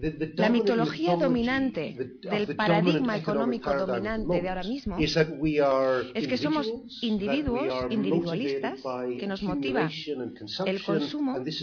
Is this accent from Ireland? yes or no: yes; Ireland; Yo soy de Irlanda